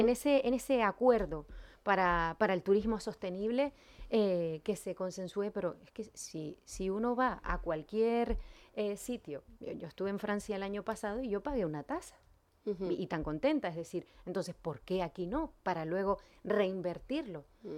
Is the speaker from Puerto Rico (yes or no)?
no; Canary Islands, Spain; Nosotros somos canarios. No somos ni mejores ni peores que nadie